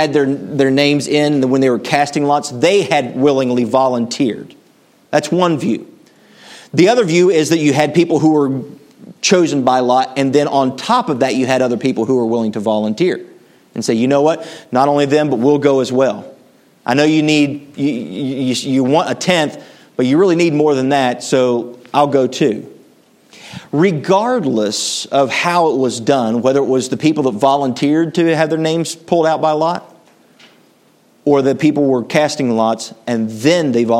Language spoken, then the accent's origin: English; West Virginia, United States; now in Ohio, United States; When my wife and I grew up in West Virginia, she grew up in Kentucky, and God saw fit to have two hillbillies come together and move to the Buckeye State.